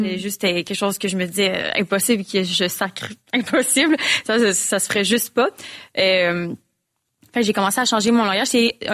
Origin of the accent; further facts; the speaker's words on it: Quebec, Canada; c'est quelque chose que on le sait en tant que Québécois